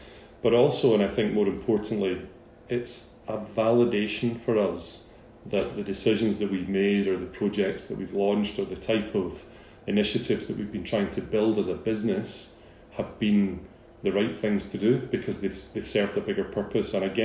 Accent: Scotland, United Kingdom; I'm not from Islay, but I am Scottish from the west coast of Scotland.

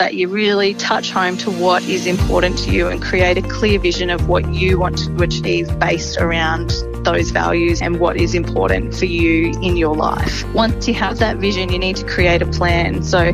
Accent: Byron Bay, New South Wales, Australia; also born or lived in Mount Isa; now in Emerald, Australia; Interestingly, I guess I'm actually a coastal girl. So I'm originally from Byron Bay. And after doing uni, I spent a couple of years working in Mount Isa.

